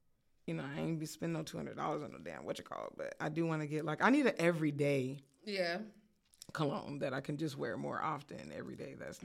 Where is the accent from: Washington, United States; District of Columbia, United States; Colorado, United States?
Colorado, United States; I'm from Colorado, so you know it's just something